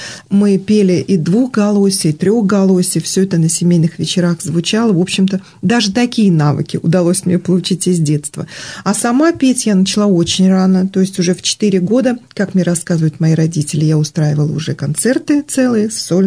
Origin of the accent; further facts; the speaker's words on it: Penza, Penza Oblast, Russia; Поэтому было принято решение приехать в родной город, поближе к родителям. На тот момент я уже вышла замуж, у меня уже родилась дочка, поэтому мы вернулись с мужем в Пензу